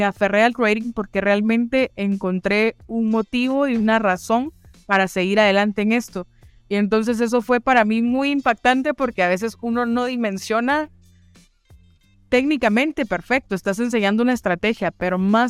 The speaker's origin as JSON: {"language": "Spanish", "country": "Guatemala", "said": "Y como guatemaltecos, yo no sé si en toda Latinoamérica, pero tenemos la mala costumbre de ir tarde a todo."}